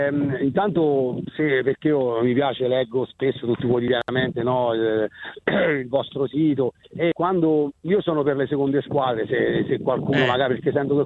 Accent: Ascoli Piceno, Marche, Italy; now in Perugia, Italy; Io sono di Ascoli e vivo a Perugia.

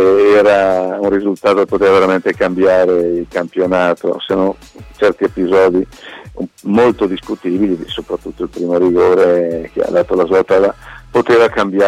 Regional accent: Bergamo, Lombardy, Italy; adesso spero da bergamasco che raccolga proprio questo secondo posto.

